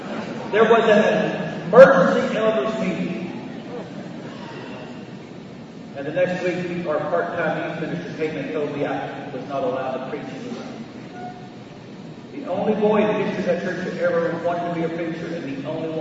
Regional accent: Dallas, Texas, United States; I grew up in South Oakland in South Dallas, back in a time of tremendous racial tension.

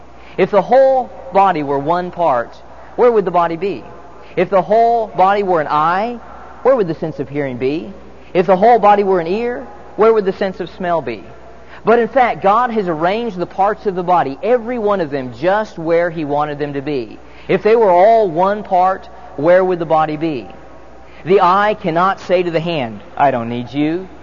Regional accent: Phoenix, Arizona, United States; When I was a child, I grew up in Phoenix, Arizona, which is a rather warm climate.

